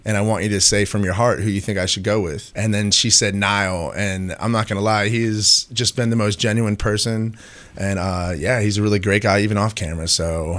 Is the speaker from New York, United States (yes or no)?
no; Fredericksburg, Virginia, United States; I'm 33, and I'm from Fredericksburg, Virginia.